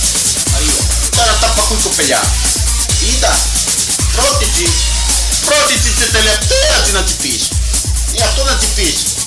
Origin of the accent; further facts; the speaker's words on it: Crete, Greece; και κατάγομαι από τα Νόια της Κρήτης.